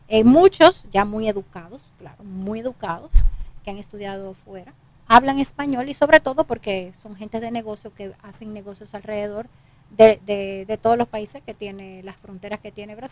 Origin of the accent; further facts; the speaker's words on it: Dominican Republic; entonces ahí gritamos y voceamos como puro dominicano y no nos queda de otra